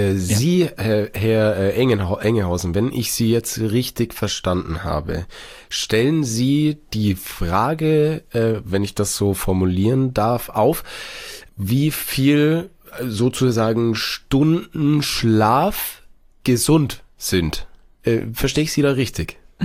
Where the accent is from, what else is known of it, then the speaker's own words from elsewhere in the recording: Bavaria, Germany; Und ich sag dir, ich bin so in Bayern aufgewachsen und ja.